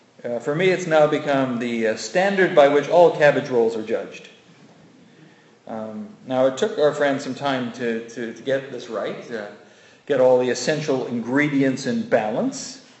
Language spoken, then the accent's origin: English; England, United Kingdom; I mean, I was a kid from England, and I was getting insight into a totally different culture.